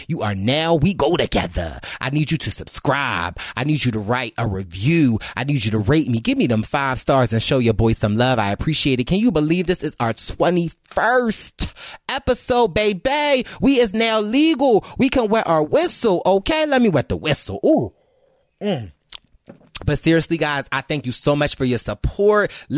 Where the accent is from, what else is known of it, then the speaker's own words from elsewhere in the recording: Philadelphia, Pennsylvania, United States; I said, what's up, I'm from Philly.